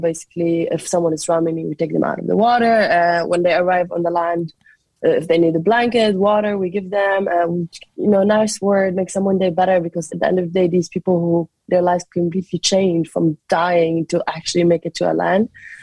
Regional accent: Damascus, Damascus Governorate, Syria; moved away as an adult; I'm from Damascus, Syria, and it's the capital. And I'm 26 years old. When everything started, I was just 23. I left Syria when I was 20 with my sister

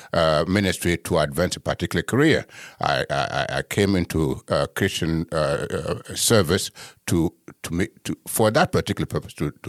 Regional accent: United States; So I am a U.S. person. I'm an American

